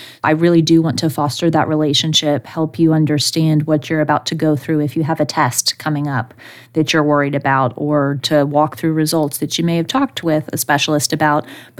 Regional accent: Nashville, Tennessee, United States; So I'm from Nashville originally, and my plan is to be in Middle Tennessee for the rest of my life and my career as well.

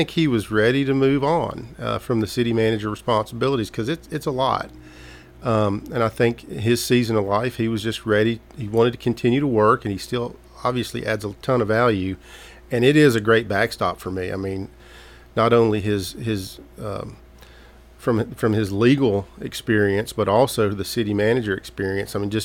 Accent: Smyrna, Georgia, United States; also born or lived in Birmingham; I'm a Smyrna boy. I grew up in Smyrna.

